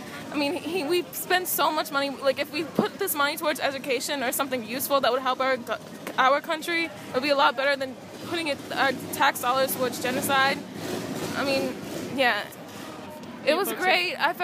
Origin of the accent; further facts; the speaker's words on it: Pakistan; I'm not Palestinian, I'm from Pakistan